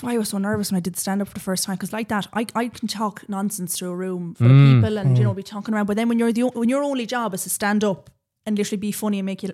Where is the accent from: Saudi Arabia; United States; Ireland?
Ireland; County Laois; because I'm come from Laois and family are from Laois